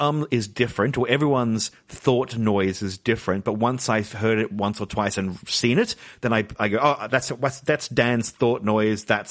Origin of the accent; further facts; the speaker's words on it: Australia; oh no, I'm Australian. We barely speak one.